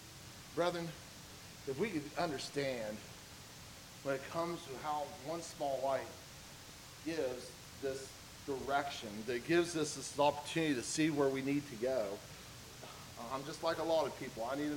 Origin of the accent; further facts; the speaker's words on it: Middlebourne, West Virginia, United States; I grew up in Middleburn, West Virginia, and I remember there was times that I wanted to go into Middleburn from Wick, West Virginia.